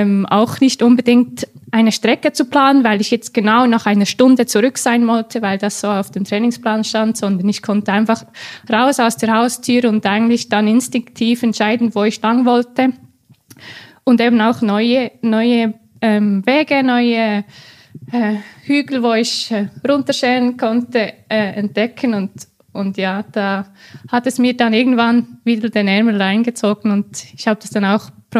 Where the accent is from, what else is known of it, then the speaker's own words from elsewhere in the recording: Switzerland; accent: Swiss; Ich bin natürlich froh, wenn du meinen Schweizer Akzent mit was Gutem verbindest.